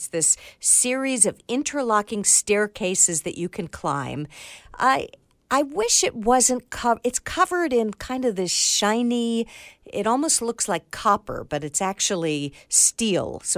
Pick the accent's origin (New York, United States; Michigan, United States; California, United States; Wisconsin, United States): New York, United States; New York City; I write a book … Easy Guide to New York City. So I'm always getting to travel in my hometown.